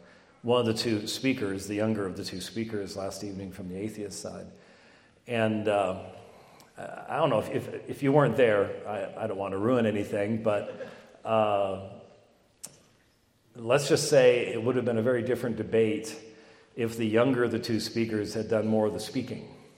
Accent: Phoenix, Arizona, United States; But I'm from Phoenix, and this snow thing is just, how does that even work?

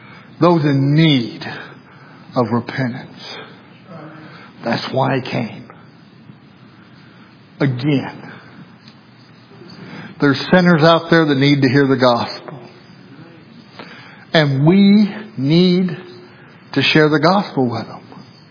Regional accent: Arkansas, United States; That I come from Arkansas. Didn't matter that I come from the country.

